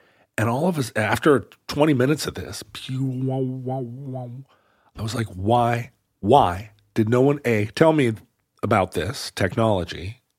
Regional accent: Alaska, United States; Yeah, maybe a fan. I mean, we're from Alaska. There wasn't any hot day.

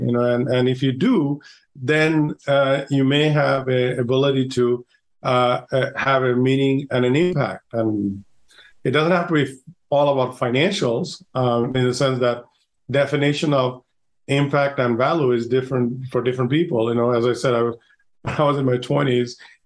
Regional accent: Bangladesh; and I'm originally from Bangladesh.

